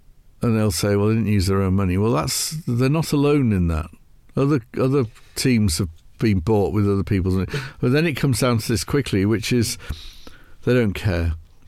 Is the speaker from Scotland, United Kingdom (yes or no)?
no; Barrow-in-Furness, North West England, United Kingdom; a friend of mine from my hometown, which is Barrow in Cumbria